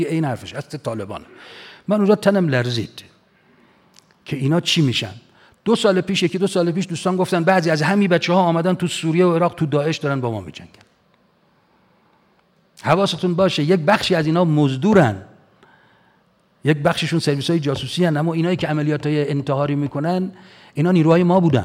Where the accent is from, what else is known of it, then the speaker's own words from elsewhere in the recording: Iran; فهمیدن ما از ایران اومدیم،